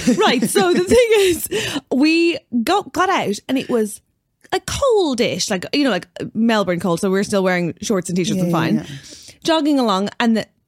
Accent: Ireland; we're from Ireland in the UK.

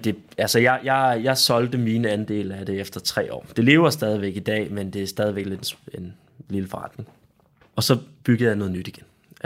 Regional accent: Central Denmark Region, Denmark; Jeg er opvokset i Vestjylland

